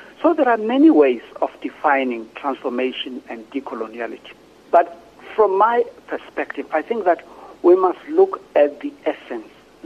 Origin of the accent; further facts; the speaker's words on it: Tokoza, Gauteng, South Africa; I grew up in Togoz, which was part of the Eastern Ekurhuleni. There was no library.